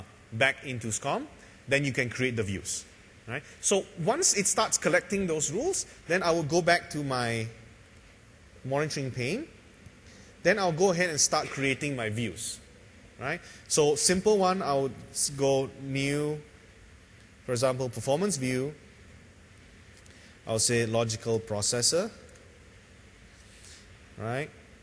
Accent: Malaysia; So, like, this is two towers that we have back in my hometown, Malaysia.

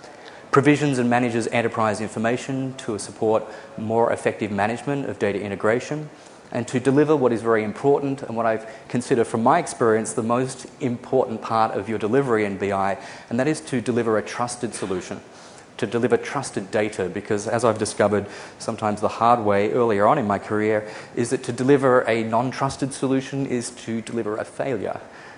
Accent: Australia; accent: Australian and American blend; also born or lived in United States; I'm Australian. My accent's a bit of a blend, Australian and American. I've just returned to Australia after 4 years in the US.

